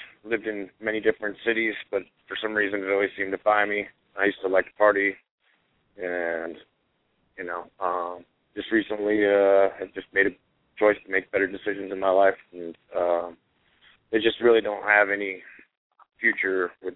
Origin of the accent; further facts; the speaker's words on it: Denver, Colorado, United States; I'm from Denver, Colorado.